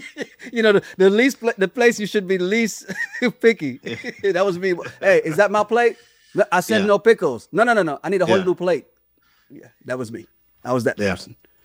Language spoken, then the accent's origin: English; Montserrat; also born or lived in St. Kitts; I was born in St. Kitts, grew up mostly in Montserrat.